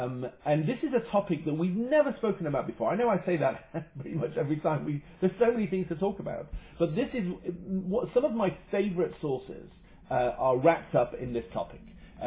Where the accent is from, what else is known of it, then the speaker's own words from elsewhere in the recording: Yorkshire and the Humber, United Kingdom; I come from Yorkshire, which is a place in the north of England where everybody is notoriously miserable.